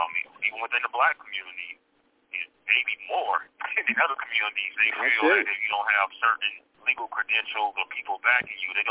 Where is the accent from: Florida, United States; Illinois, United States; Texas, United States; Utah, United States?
Florida, United States; You know, I'm from Florida, you know, so I'm a native of Florida.